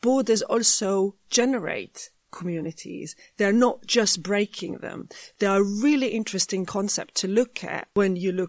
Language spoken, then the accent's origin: English; Jerusalem, Jerusalem District, Israel; I grew up in Jerusalem.